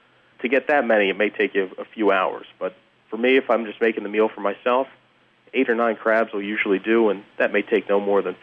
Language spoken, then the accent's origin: English; New Jersey, United States; now in Cape Cod, United States; And I might get some argument from guys that love lobster up here in New England, but I'm from New Jersey, so blue crabs, to me, that is the shellfish to eat.